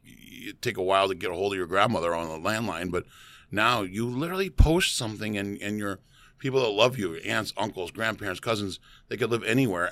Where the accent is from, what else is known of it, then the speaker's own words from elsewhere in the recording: St. Louis, Missouri, United States; and I grew up on baseball because I grew up in St. Louis